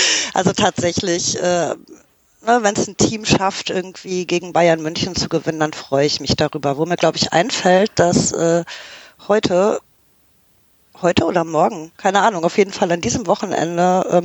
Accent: Canada; ich meine, ich komme aus Kanada, ja. Also wir werden irgendwie mit Eishockey geboren.

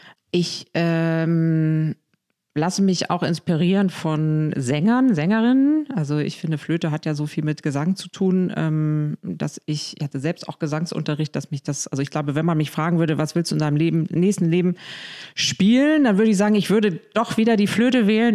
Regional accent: Northern Germany, Germany; weil ich bin natürlich im Norden aufgewachsen.

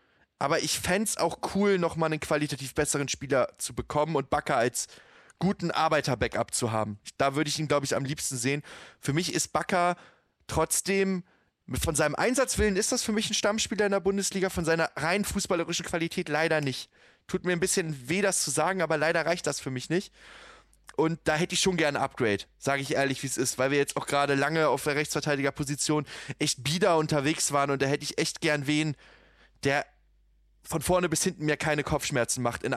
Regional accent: Hanover, Lower Saxony, Germany; Das sage ich als Hannoveraner auch sehr gerne

